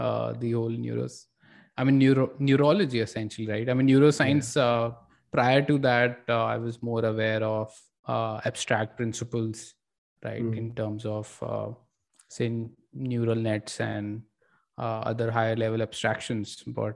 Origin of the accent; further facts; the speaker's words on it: Delhi, India; moved away as an adult; now in Pune, India; So I'm originally from Delhi, and sort of I wasn't born there, but grew up my entire life, started Wingify there, and about 6 years back moved to Pune